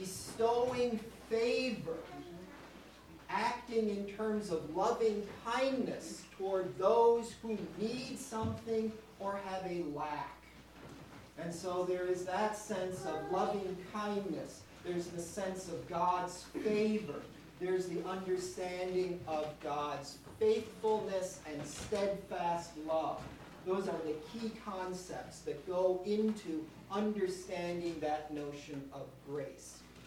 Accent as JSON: {"language": "English", "town": "Saskatoon", "region": "Saskatchewan", "country": "Canada", "said": "I'm from Saskatoon, Saskatchewan, Canada, where I teach there at the University of Saskatchewan in St. Thomas Moore College, one of the Catholic college on the university campus."}